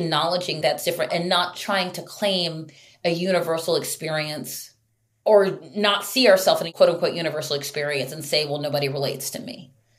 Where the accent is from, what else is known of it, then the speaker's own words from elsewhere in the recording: Baltimore, Maryland, United States; And then I'm back in my hometown in Baltimore in a house that he has never seen.